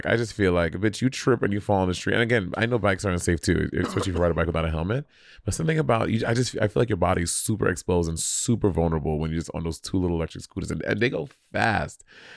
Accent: New York, United States; as a New Yorker, I detested it for so long.

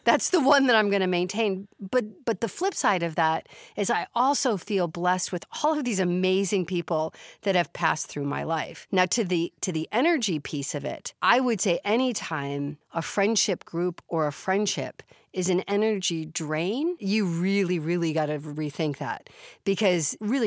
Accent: Chicago, Illinois, United States; I grew up in Chicago.

